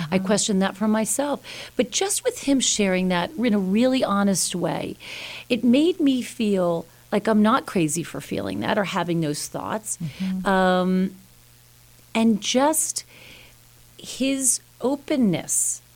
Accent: New York, United States; Because, listen, I can be really tough. I'm a New Yorker.

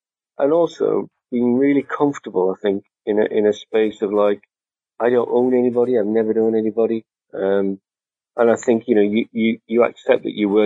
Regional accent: Halifax, Yorkshire and the Humber, United Kingdom; I came from Halifax as a brass band person, with my father was a brass band player.

